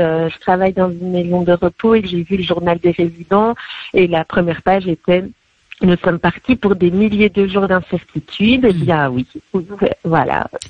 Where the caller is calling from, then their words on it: Dinan, Brittany, France; je viens de Dinan.